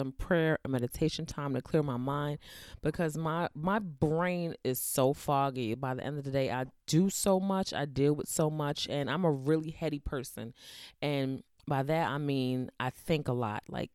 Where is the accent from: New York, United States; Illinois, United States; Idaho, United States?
New York, United States; I grew up in New York. I haven't been to New York since 2006, I believe.